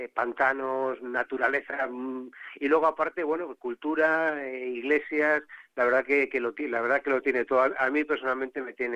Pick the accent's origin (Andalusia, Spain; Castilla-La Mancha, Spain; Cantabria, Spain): Cantabria, Spain; yo vengo de Cantabria, y ahí hay un pueblo, Saro, en la zona de los Valles Pasiegos